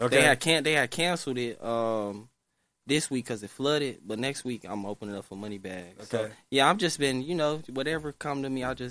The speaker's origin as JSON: {"language": "English", "town": "Milwaukee", "region": "Wisconsin", "country": "United States", "said": "Wherever I go, I tell motherfuckers I'm from Milwaukee."}